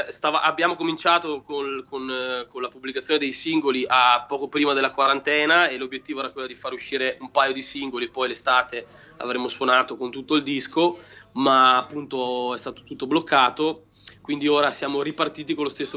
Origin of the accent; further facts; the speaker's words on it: Verona, Veneto, Italy; No, sono andato a casa, io sono di Verona.